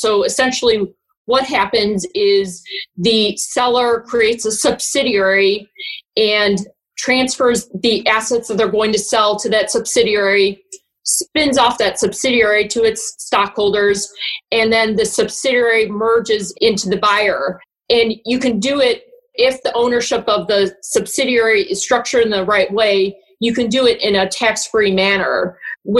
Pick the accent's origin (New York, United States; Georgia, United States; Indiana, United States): Indiana, United States; Gary; now in St. Louis, United States; So I'm originally from Gary, Indiana. I'm the child of two immigrants. So I was first generation from Gary, Indiana. My father is from Peru in South America.